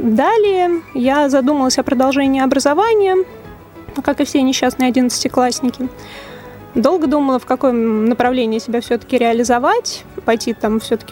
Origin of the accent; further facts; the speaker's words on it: Ryazan, Ryazan Oblast, Russia; born there; Родилась я, конечно, в Рязани. В Рязани родилась и моя мать.